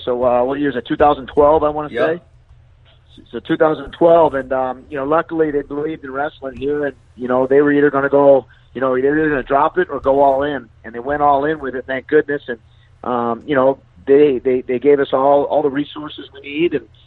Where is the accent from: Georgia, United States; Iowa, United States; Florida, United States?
Florida, United States; I can tell you, I grew up in Florida.